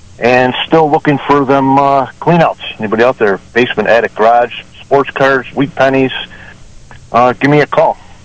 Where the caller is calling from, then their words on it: Beaumont, Texas, United States; Beaumont.